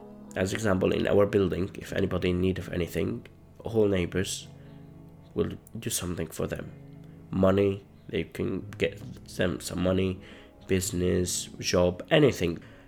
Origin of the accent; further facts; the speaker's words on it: Damascus, Damascus Governorate, Syria; now in United Kingdom; I came from Syria, Damascus. I mean, my childhood was all based in Damascus. I never left Damascus before 2013.